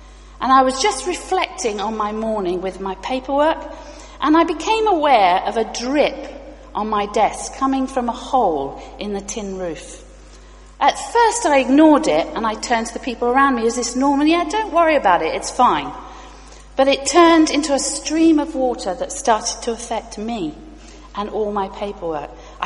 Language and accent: English; India; also born or lived in Pakistan; now in United Kingdom; although I grew up in India and Pakistan